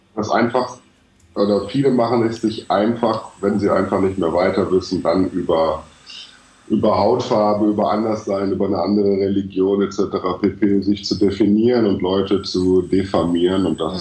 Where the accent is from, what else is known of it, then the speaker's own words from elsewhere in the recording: Germany; Ich bin Deutscher.